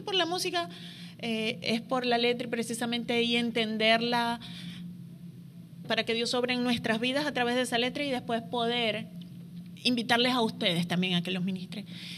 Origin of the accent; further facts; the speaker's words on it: Venezuela; como venezolanos nos mantenemos todos como que pobrecitos nosotros